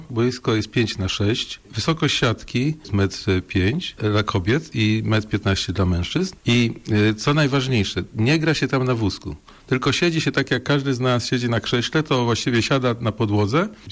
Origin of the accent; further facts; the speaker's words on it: Bydgoszcz, Kuyavian-Pomeranian Voivodeship, Poland; patrzę z boku, bo jestem z Bydgoszczy